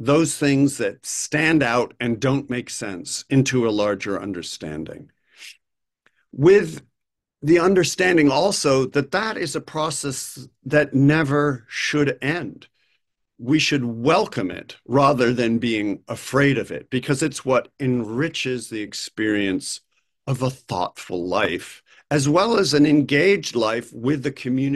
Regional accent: United States; I, as an American, need to confront that and try to make sense of it.

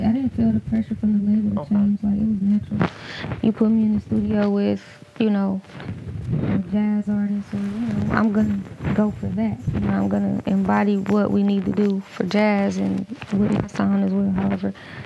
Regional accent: Detroit, Michigan, United States; Because I do want to sound like I'm from Detroit, but, you know, in my own way.

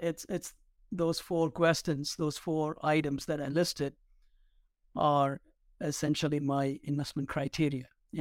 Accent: South India, India; moved away as an adult; I came here as a student pursuing a master's degree in accounting. I'm originally from South India.

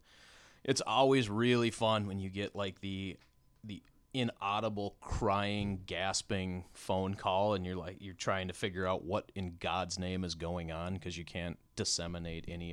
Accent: Rogers, Minnesota, United States; I grew up in Rogers.

